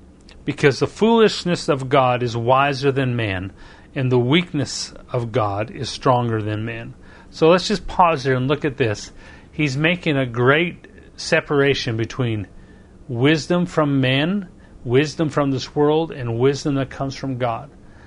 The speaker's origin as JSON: {"language": "English", "country": "Canada", "said": "Being Canadian, it's in our kind of in our culture to work together and to be nice to one another to a certain extent."}